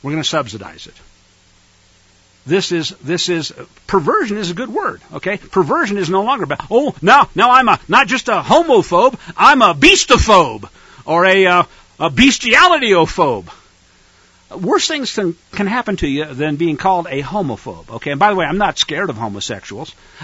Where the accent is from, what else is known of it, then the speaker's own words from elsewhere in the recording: Missouri, United States; I grew up in Missouri. We had what were called blue laws, sun god day laws.